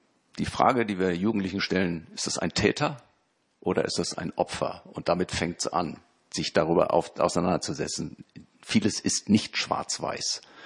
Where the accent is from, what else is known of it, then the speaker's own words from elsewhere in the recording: Germany; Das ist nichts, was wir als Deutsche verlangen können.